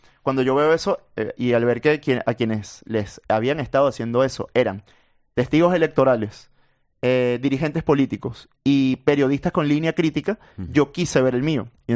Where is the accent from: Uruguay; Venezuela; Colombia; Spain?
Venezuela; fue una violación a mis derechos de identidad como venezolano